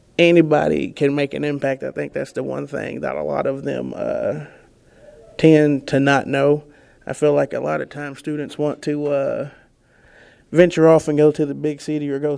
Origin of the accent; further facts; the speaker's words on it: Kentucky, United States; Yeah, I grew up in Trigg County and went through the Trigg County FFA program with Jody P. Poole and Karen Nocox.